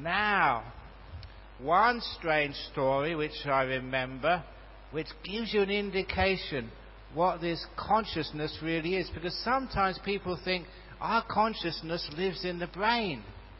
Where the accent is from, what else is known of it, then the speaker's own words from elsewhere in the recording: Australia; I'm an Australian.